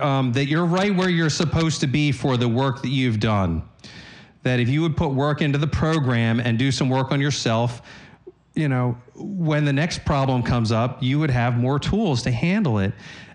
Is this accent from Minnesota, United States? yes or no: no; Delaware, United States; I grew up in the Small Wonder area, Northern Delaware.